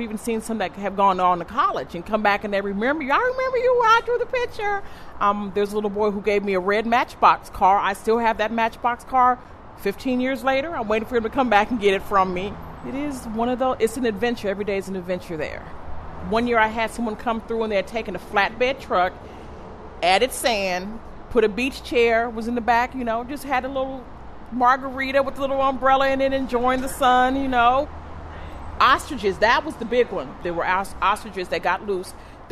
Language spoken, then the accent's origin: English; Vallejo, California, United States; I'm from Vallejo, California, and I'm a bridge officer on the Golden Gate Bridge.